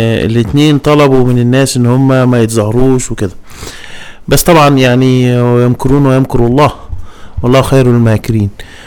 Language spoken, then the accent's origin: Arabic; Egypt; طبعا انا كواحد مصري يهمني ان انا اشوف